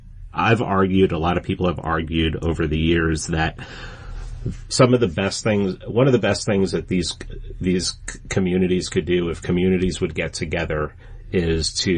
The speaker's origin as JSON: {"language": "English", "town": "New York City", "region": "New York", "country": "United States", "tie": "born or raised there", "said": "I grew up in the Bronx, and I was basically told, look, if you have any interaction with these guys, just shut up."}